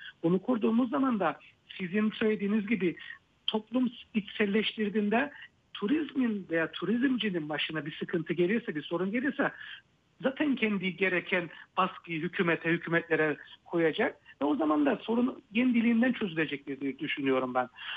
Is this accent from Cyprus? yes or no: yes; Nicosia, Nicosia District, Cyprus; ben bir Lefkoşalıyım. Doğma büyüme bir Lefkoşalıyım.